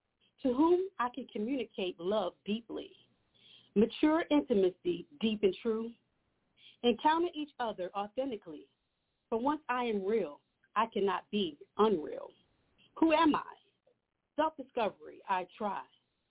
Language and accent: English; the South, United States; You know, can't hold it against me, Baba Kevin. I'm from the South.